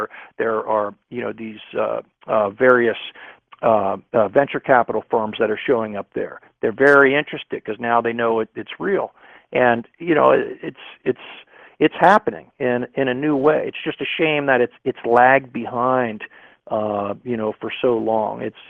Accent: United States; Now, I am proud to say, as an American, many of the most you know, robust developments started here.

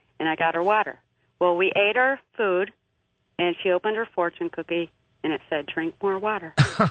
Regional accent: Kansas, United States; I'm from Kansas

